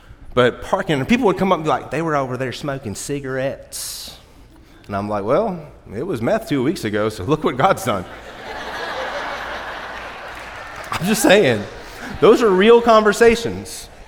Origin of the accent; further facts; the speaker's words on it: Brandywine, West Virginia, United States; I grew up in Mountain View Trailer Park in Brandywine, West Virginia. I have been trailer trash since I was born